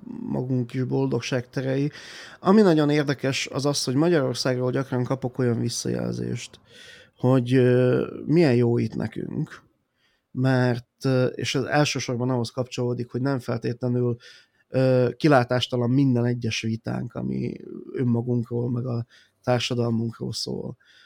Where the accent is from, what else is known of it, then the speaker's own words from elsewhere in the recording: Slovakia; az én pozícióm mondjuk ebben szlovákiai magyarként milyen lehet